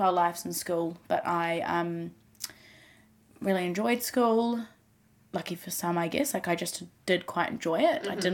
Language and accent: English; Hibiscus Coast, Auckland, New Zealand; Okay, well, I grew up here on the old Hibiscus Coast in Auckland, in New Zealand. I'm the youngest of four siblings. I'm the little bubba. And I was born at home.